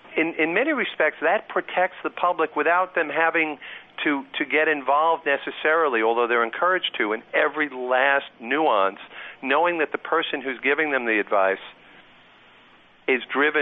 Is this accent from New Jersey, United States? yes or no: no; New York, United States; Yeah, I can't buy into it, but I'm from New York. We'd be kicked out if I bought into it.